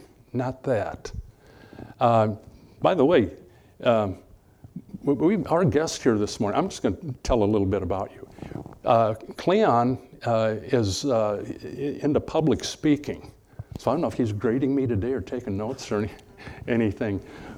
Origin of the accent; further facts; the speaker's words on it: Midwest, United States; I grew up in the Midwest. It was fun as a kid to go out on a cold winter morning to see your breath.